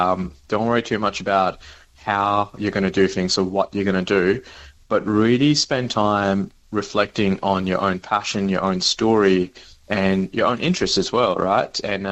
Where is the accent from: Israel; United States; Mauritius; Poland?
Mauritius; born or raised there